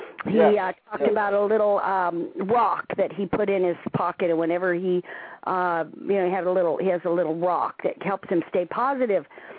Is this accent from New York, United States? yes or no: no; Nevada, United States; Well, I was born and raised in Nevada near Lake Tahoe, and I always loved Hawaii Five-0 and those kind of shows, so I had it in my head that I wanted to live in Hawaii my whole life.